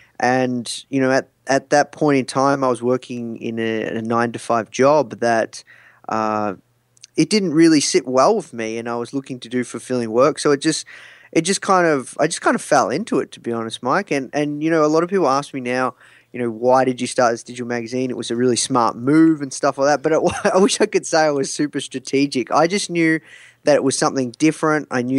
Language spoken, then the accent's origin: English; Melbourne, Victoria, Australia; Yeah, I'm from Melbourne, Australia.